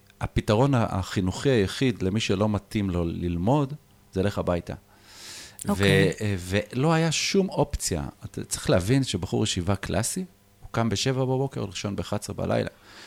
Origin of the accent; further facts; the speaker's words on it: Bnei Brak, Tel Aviv District, Israel; now in Elad, Israel; כי אני גדלתי בבני ברק בשנות ה-80, אני בן 46